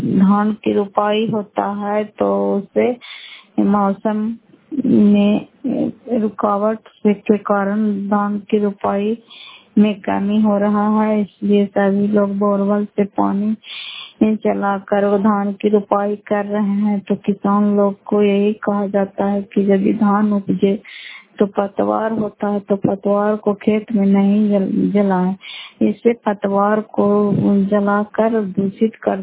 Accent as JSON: {"language": "Hindi", "town": "Fatehpur", "region": "Bihar", "country": "India", "said": "घर फतेहपुर पंचायत मकरौता, जिला नालंदा, क्रापुत्र ब्लॉक की निवासी हूँ।"}